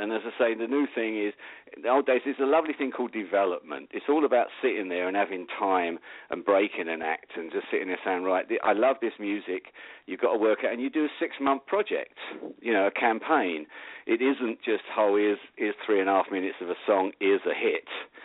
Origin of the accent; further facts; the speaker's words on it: London, United Kingdom; in the UK, I come from the East End of London, and we went through the normal sort of like government schools.